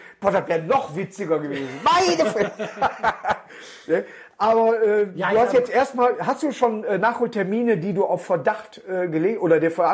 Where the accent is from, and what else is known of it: Duisburg, North Rhine-Westphalia, Germany; born there